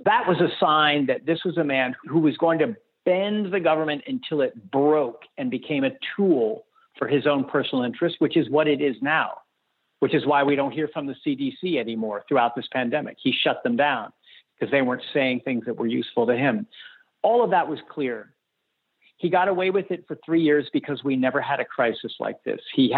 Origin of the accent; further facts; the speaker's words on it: United States; For me, as an American, it's hard to anticipate how low it can get